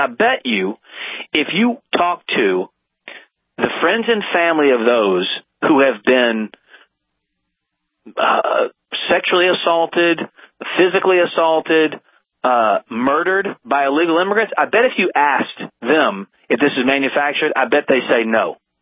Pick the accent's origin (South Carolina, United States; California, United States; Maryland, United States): South Carolina, United States; I was from South Carolina. He was my senator for a long time.